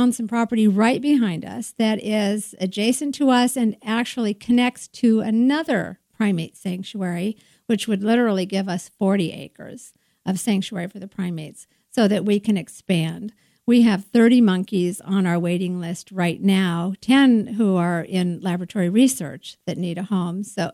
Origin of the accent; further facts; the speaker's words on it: Las Vegas, Nevada, United States; Yes, I'm actually from Las Vegas in the desert